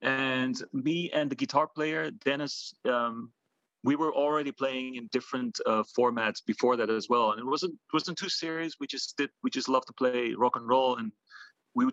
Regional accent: Netherlands; now in Athens, Greece; I'm originally actually from the Netherlands, where I was born and raised, and then I moved to Greece around the 2000s.

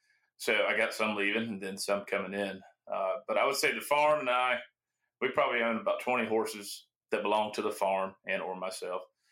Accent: St. Helena Island, South Carolina, United States; I'm a Beaufort local. I grew up on St. Helen Island, actually about a mile or two from where Camelot Farms are located. I've been here my whole life.

